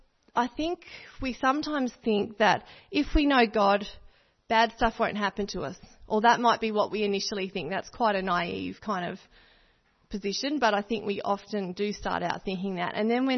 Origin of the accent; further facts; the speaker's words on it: Australia; We talk about in Australia that we've got this Aussie mateship. You know, we're quite proud of being Australian and that we're real matey with each other.